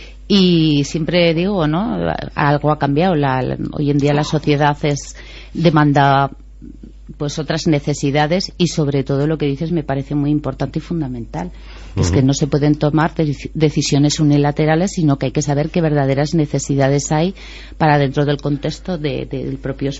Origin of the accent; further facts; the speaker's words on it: Tudela, Navarre, Spain; tudelana, Ribera, y que vivo aquí y que me preocupa también el bienestar de mi pueblo